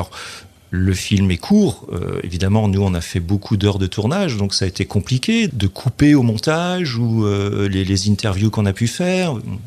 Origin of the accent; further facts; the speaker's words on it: Rennes, Brittany, France; Moi, je suis de Rennes, je ne suis pas un Breton pour les Finistériens.